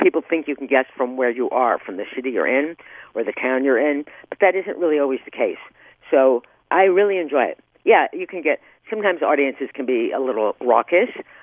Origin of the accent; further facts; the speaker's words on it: New Jersey, United States; It's true, I grew up in New Jersey, and it was like, I'm trying to remember, like 40 miles away, but it could be 400 miles away.